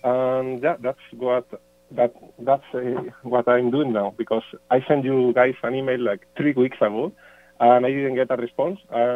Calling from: Madrid, Community of Madrid, Spain; So, yeah, I'm calling from Madrid.

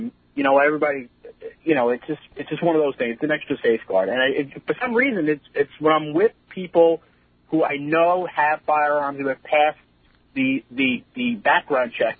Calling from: Stony Brook, New York, United States; I'm from Stony Brook, actually.

